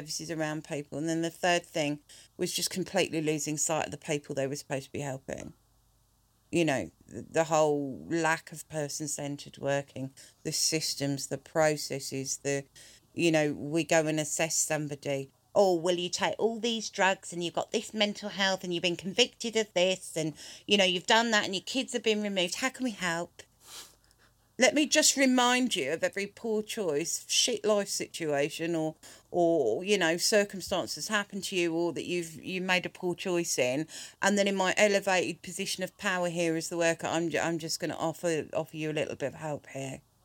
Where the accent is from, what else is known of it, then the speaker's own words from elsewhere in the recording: Ireland; No. I'm Irish. I can babble incessantly for hours. I'm Irish.